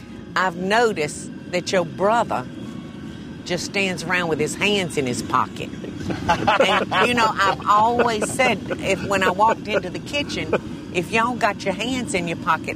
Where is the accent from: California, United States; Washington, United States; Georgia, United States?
Georgia, United States; Albany; now in Savannah, United States; Y'all, I told y'all I'm from Albany, Georgia. And when we would get together with friends there, it was a fish fry, because there's so many ponds there to get good fresh fish.